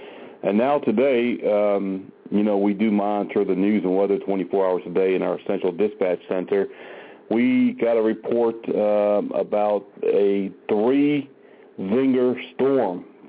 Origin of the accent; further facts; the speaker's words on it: New England, United States; Hey, I love the winter. I grew up in New England